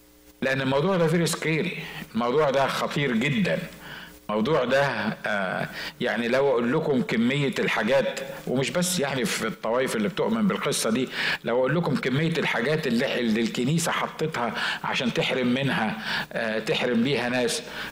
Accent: Egypt; عندنا في مصر كانت الموضة دي

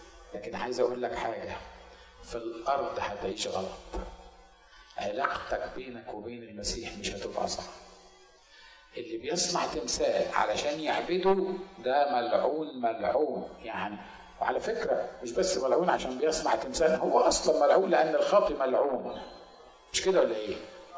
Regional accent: Egypt; احنا مصريين والمصريين عندهم الفراعنه

